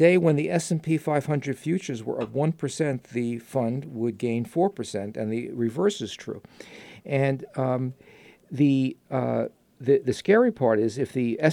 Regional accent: New York, United States; accent: New York; into my New York accent.

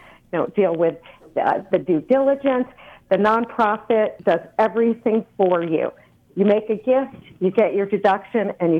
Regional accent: New York, United States; I am a New Yorker.

